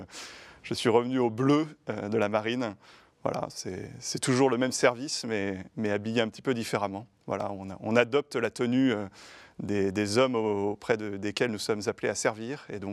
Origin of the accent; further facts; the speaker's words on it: Redon, Brittany, France; born there; Absolument, je suis né à Redon.